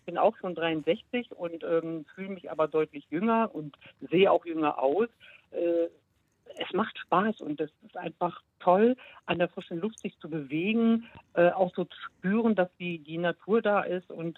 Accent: Cologne, North Rhine-Westphalia, Germany; ich komme ja nicht aus Berlin, ich komme aus dem Kölner Raum.

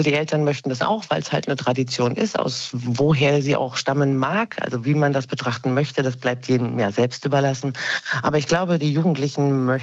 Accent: Hesse, Germany; moved away; Also ich bin ja keine ursprüngliche Berliner Brandenburgerin. Ich komme aus Hessen und lebe seit 25 Jahren hier.

